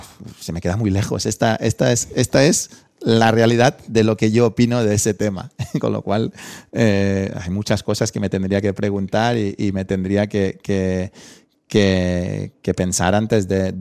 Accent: Balearic Islands, Spain; como buen mallorquín, pues me interesa el tema del turismo.

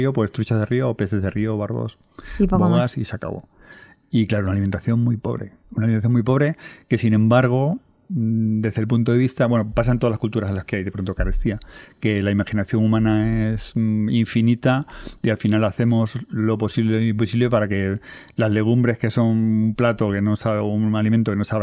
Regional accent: Extremadura, Spain; y también lo he escuchado en mi tierra, en Extremadura

